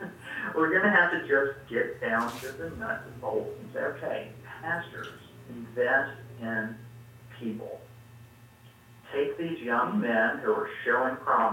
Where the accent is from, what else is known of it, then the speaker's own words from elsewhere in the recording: Mississippi, United States; I think of my own experience growing up in South Mississippi, the answer would probably be zero.